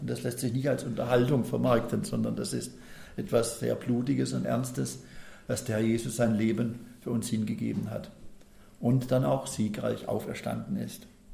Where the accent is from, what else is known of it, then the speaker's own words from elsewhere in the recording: Pforzheim, Baden-Württemberg, Germany; Und die Dekanin, zum Beispiel in Pforzheim, hat es wiederholt beim ersten Christopher Street Day in meiner Heimatstadt.